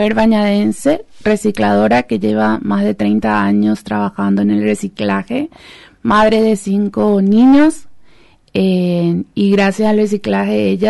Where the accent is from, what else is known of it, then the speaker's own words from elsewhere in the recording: Asunción, Paraguay; nosotros particularmente venimos de la capital de Paraguay, Asunción, de una ciudad que está en la periferia de Asunción, que se llama Bañado Sur.